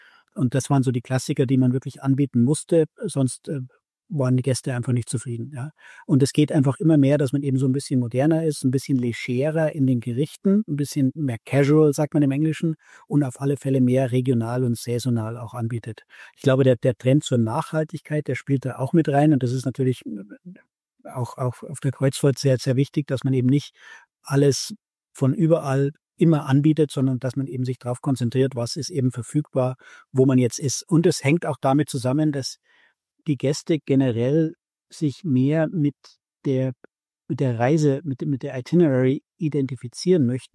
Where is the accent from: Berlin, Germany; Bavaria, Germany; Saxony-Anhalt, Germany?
Bavaria, Germany; Also ich komme ursprünglich auch aus der Hotellerie, Gastronomie in Deutschland. Bin in Südost-Oberbayern aufgewachsen. Das ist ja eine sehr touristische Gegend.